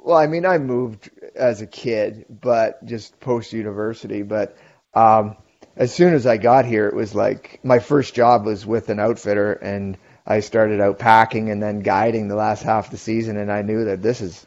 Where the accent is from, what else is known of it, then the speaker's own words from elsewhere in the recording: Ontario, Canada; because growing up in Ontario, it's all flat